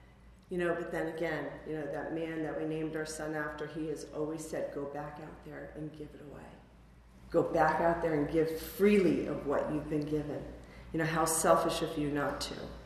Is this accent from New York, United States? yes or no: yes; Middletown, New York, United States; I am born and raised in Middletown, New York, a great little town in the Catskills.